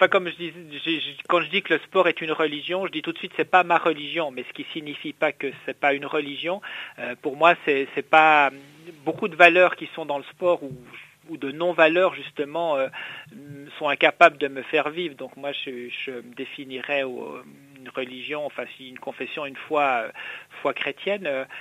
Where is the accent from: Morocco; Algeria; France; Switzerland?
Switzerland; j'ai fait beaucoup de football et de hockey sur glace, comme j'ai grandi en Suisse.